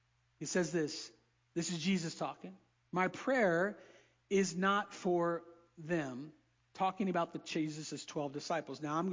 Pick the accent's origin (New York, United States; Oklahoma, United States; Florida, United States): Florida, United States; I grew up in Florida, and I've probably shared this before, but my brothers and I, we love these things.